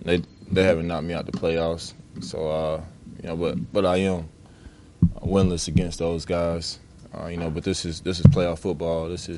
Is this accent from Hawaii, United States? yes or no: no; Clemson, South Carolina, United States; But I'm from Clemson, so it's more than the college to me. I've been there my whole life, going to games since I was five years old.